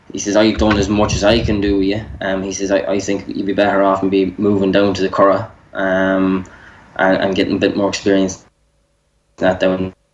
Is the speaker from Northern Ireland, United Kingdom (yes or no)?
yes; Castlederg, Northern Ireland, United Kingdom; now in Ireland; I'm from Castledarg originally in County Tyrone.